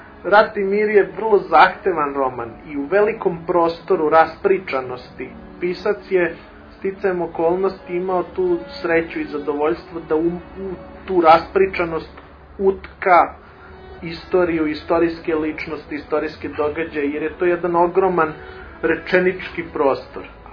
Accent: Belgrade, Serbia; born there; rođen sam u Beogradu, pa koliko od rodbine, koliko od oca učim taj jezik. Ali primetio sam kada odem kod rodbine u Trebinje, vrlo brzo se prebacim na govor

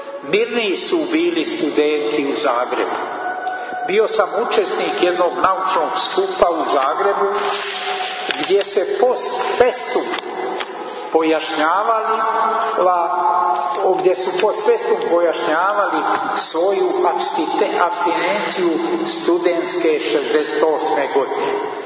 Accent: Montenegro; kod nas u Crnoj Gori

